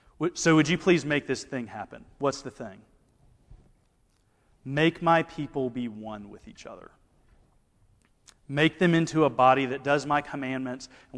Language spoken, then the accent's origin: English; Alabama, United States; accent: Southern; now in Texas, United States; I say Alabama, and they say, "Yeah, okay, that makes sense." I'm like, "This is Texas. Like, this is not New York. Come on." My accent's not that bad.